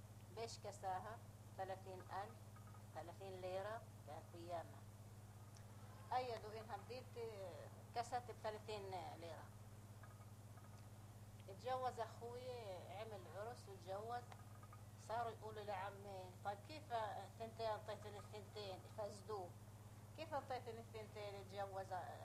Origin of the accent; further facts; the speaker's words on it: Palestine; كان قاعد عندنا في فلسطين هو وامه